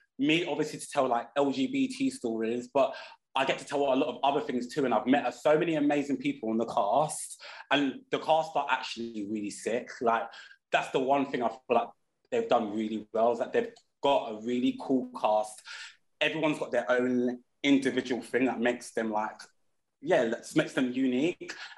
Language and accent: English; Peckham, London, United Kingdom; I'm from Peckham. Like, I'm born and bred in Peckham. I still live in Peckham. All my family are from Peckham. My grandparents came and settled in Peckham when they came from Jamaica. So I'm like third generation of settlers in the area.